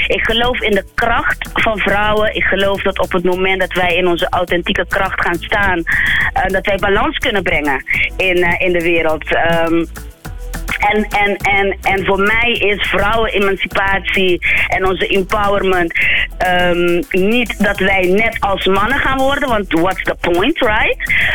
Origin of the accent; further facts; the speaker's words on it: Curaçao; ik kom natuurlijk uit de Caribbean en met de roots in West-Afrika. En mijn vader komt uit Venezuela, daar ben ik ook gemaakt, zoals ik altijd zeg. Want mijn ouders die woonden toen op Venezuela. Maar mijn moeder ging terug naar Curaçao